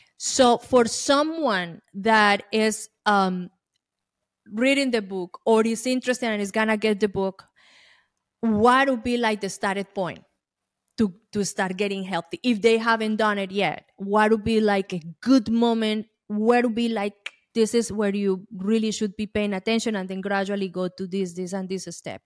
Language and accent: English; Colombia; English is a second language; moved away as an adult; now in United States; I'm coming from Colombia. It's a third world country. And is in general, you know, is a small economy compared with the United States. So when I came here 18 years ago